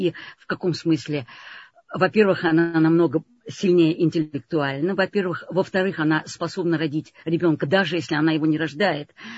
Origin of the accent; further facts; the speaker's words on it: Moscow, Russia; moved away as an adult; now in Amsterdam, Netherlands; Я, конечно, воспитывалась в Москве, но большую часть жизни прожила в Амстердаме